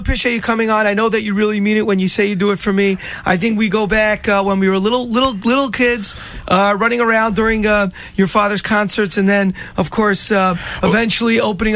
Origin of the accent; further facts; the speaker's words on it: Brooklyn, New York, United States; now in Cleveland, United States; bringing good Jewish radio to the masses in Cleveland after growing up in Brooklyn, New York, listening to radio.